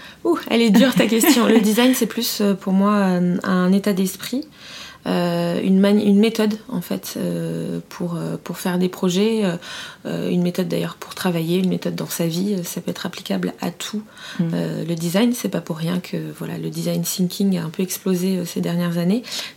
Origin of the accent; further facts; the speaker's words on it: Fontainebleau, Île-de-France, France; also born or lived in Paris; Alors, je suis née à Paris, mais à 5 ans, j'ai emménagé à Fontainebleau